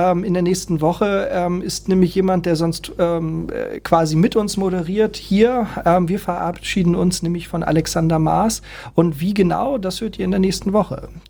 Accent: Hamburg, Germany; Freunde, mal ernsthaft, wir sind Hamburger.

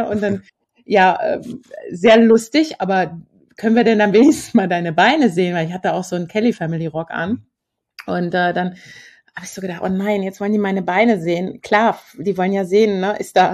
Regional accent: Hümme, Hesse, Germany; born or raised there

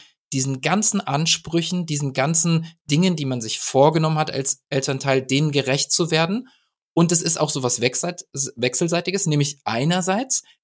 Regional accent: West Germany, Germany; ich bin in Westdeutschland groß geworden

